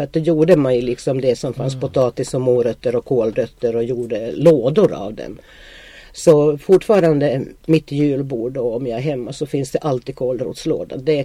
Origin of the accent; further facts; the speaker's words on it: Finland; Swedish is a second language; now in Sweden; Jag är ju efterkrigsbarn från Finland. Och det var ju inte några rika tider i Finland.